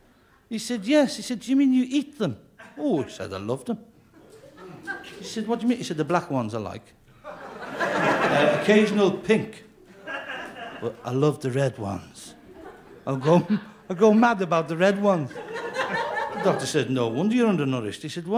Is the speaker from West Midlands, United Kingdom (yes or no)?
no; Liverpool, North West England, United Kingdom; Because I come from Liverpool, of course. You see, I've had elocution lessons.